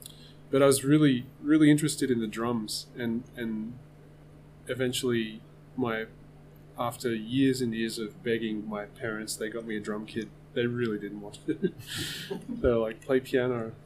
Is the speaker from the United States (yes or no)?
no; Australia; but I grew up in Australia, and I was very lucky.